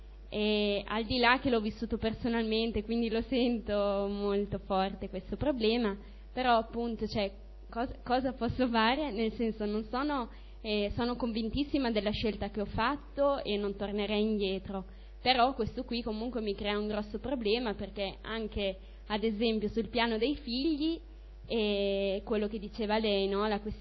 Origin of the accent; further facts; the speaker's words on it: San Marino; Io sono di San Marino e penso che la situazione comunque sia come quella italiana.